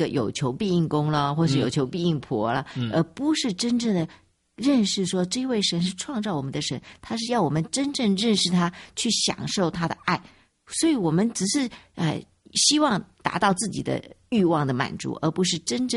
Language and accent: Chinese; China; 我们中国人都比较含蓄一点。